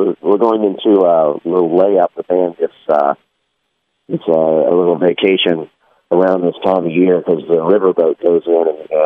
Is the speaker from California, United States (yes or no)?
no; Orlando, Florida, United States; now in New Orleans, United States; I hail from Orlando, Florida, but I moved to New Orleans in 1992.